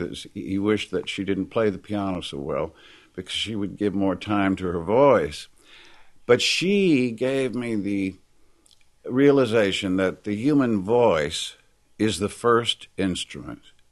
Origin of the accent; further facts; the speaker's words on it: Kilgore, Texas, United States; also born or lived in Shreveport; I was born in Shreveport. Yeah. And then my father was an executive with Magnolia Petroleum. And so they were building the offices for the East Texas Field when I came along, and then we moved when I was six to Kilgore